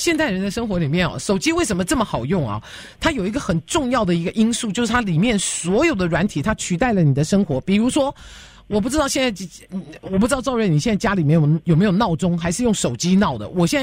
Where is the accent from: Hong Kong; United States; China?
United States; also born or lived in Taiwan; 我虽然在台湾出生哦，但是我实际的生活年纪哦是在美国长，所以我回到台湾我只有语言通而已